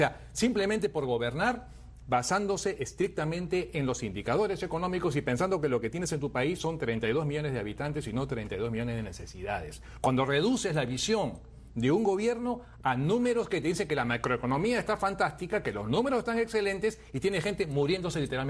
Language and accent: Spanish; Peru; ¿Y qué va a pasar en Perú, mi país de origen, en Perú?